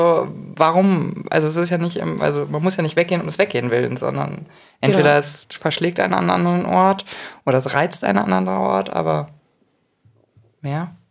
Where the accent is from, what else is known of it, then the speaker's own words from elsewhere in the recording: Munich, Bavaria, Germany; als Münchner